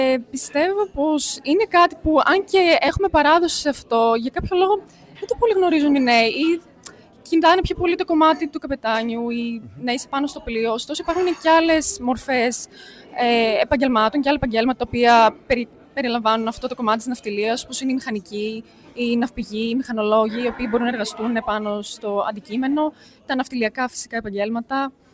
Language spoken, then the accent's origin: Greek; Kozani, Western Macedonia, Greece; Από Κοζάνη. Δεν έχω καμία σχέση με τη θάλασσα.